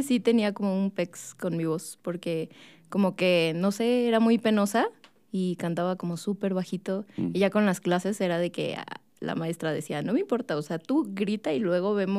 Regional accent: Cancún, Quintana Roo, Mexico; yo soy foránea, soy de Cancún.

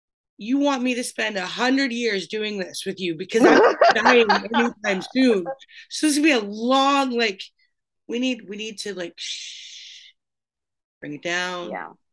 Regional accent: Canada; like as a Canadian being like, you cannot let this happen.

